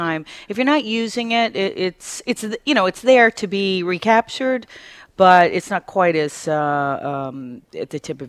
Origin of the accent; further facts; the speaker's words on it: Rochester, New York, United States; Well, I grew up in Rochester, New York.